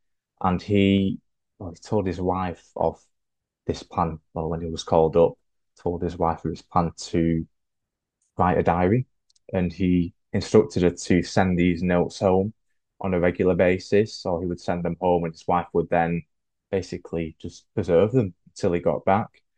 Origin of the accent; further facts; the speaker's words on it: the north of England, United Kingdom; also born or lived in Germany; I'm actually from here in the north of England. I'm half German, so I was born in Germany when I was when I moved here when I was one.